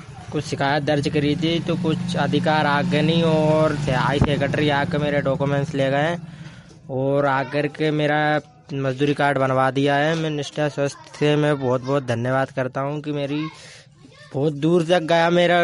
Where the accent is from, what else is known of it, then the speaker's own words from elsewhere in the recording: Nayagaon, India; मैं ग्राम नयागांव से हूँ।